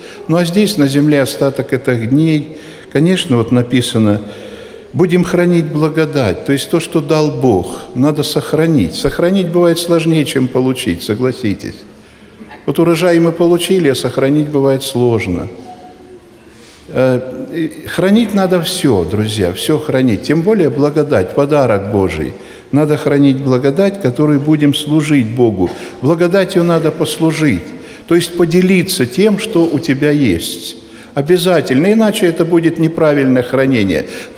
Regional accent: Smolensk, Smolensk Oblast, Russia; Я из Смоленска, это самая западная область нашей страны.

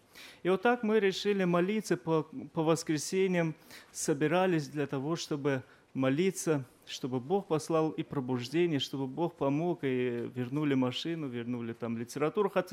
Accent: Sumqayit, Azerbaijan; я из Азербайджана, город Сумгаит

